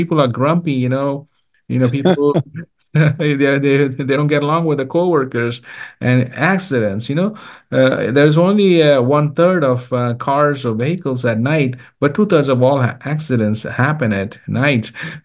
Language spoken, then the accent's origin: English; India; now in United States; So I came to America. I'm originally from India.